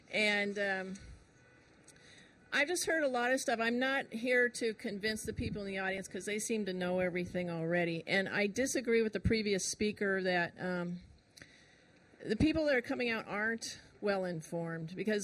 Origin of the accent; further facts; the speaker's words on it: the South, United States; I'm not from this state, even. I'm from the South.